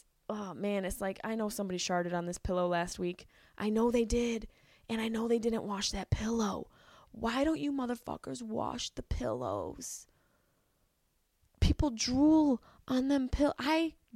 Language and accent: English; Syracuse, New York, United States; I'm from Syracuse, New York. Syracuse. Everybody sounds like this. I'm from Syracuse, New York.